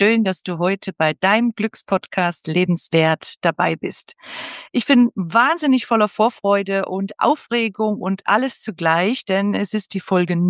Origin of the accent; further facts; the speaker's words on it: Tyrol, Austria; hier aus dem Ötztal. Wir sind ja alle aus Tirol.